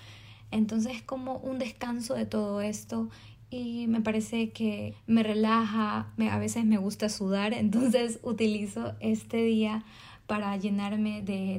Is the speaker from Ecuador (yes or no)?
yes; Ecuador; No tuve señal, porque obviamente allá no me coge la señal, porque soy de Ecuador.